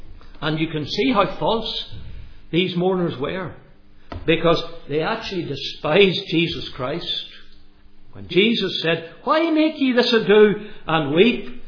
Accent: Northern Ireland, United Kingdom; I come from Ulster, where funerals are very largely attended.

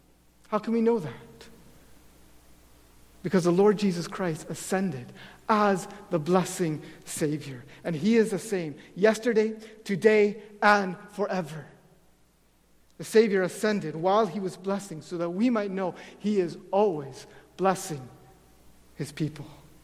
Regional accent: Mitchell, Ontario, Canada; now in Grand Rapids, United States; When I left my hometown in Mitchell, Ontario, to come to Grand Rapids

